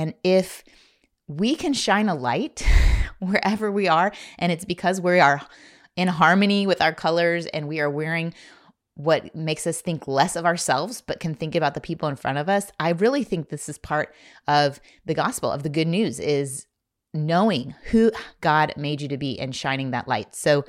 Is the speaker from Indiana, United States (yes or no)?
yes; Indiana, United States; I grew up in Indiana. We just didn't learn these things.